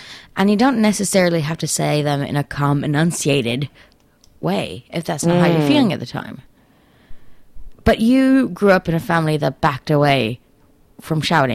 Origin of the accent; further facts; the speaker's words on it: Tanzania; I grew up in Tanzania, which is just on the east coast of Africa, below Kenya, and just across from Zanzibar and Madagascar on the bottom.